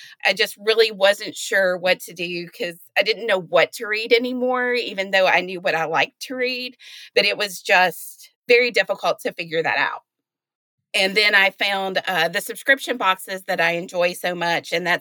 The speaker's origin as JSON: {"language": "English", "region": "Kentucky", "country": "United States", "tie": "born or raised there", "said": "Well, I grew up an avid reader. I grew up in South Central Kentucky, a few miles from Mammoth Cave National Park."}